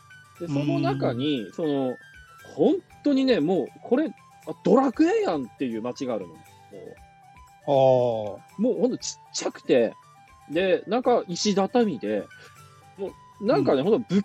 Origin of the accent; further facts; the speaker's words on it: Aomori, Japan; 僕のふるさとの青森のリンゴ畑レベルの話で